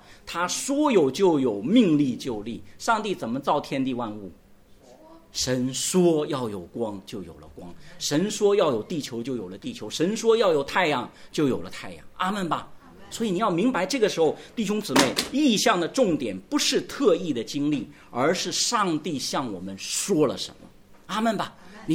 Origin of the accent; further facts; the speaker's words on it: China; 因为我们中国人很擅长就是望文生义，是吧？